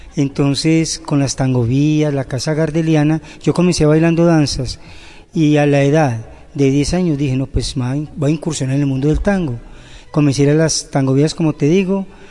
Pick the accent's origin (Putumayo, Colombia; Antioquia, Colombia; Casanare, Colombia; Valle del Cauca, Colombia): Antioquia, Colombia; Sabes que como paisa uno se las ingenia para lograr lo que uno quiere.